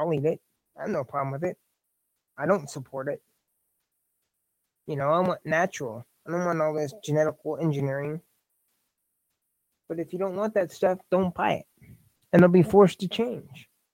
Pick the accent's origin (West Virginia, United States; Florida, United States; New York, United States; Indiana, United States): Indiana, United States; I'm confused because I'm from Indiana, but I don't get it.